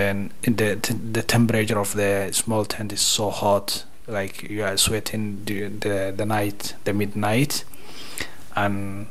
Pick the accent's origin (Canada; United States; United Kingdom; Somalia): Somalia; I am from Somalia and I arrived here like 3rd of April 2021. I'm here 3 years and a few months.